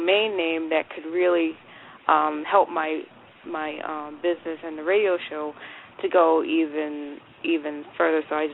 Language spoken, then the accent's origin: English; Connecticut, United States; I'm from Connecticut.